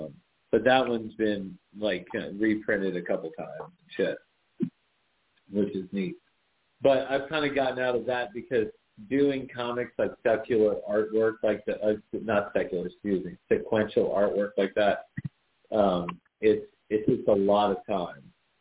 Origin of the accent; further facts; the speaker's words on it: New Orleans, Louisiana, United States; Honestly, like I grew up in and around New Orleans, and because of that, it's kind of like not a huge deal.